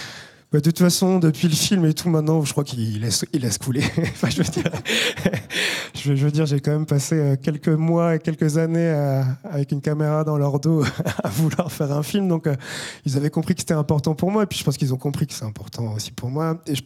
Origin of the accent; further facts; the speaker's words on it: Brittany, France; c'est vraiment la taille des jupes des femmes chez nous, en Bretagne, en pays ficelle